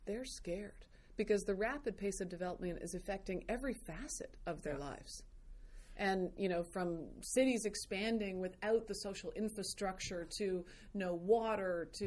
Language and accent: English; Canada; it just seemed so, you know, crazy to me as a Canadian and an environmentalist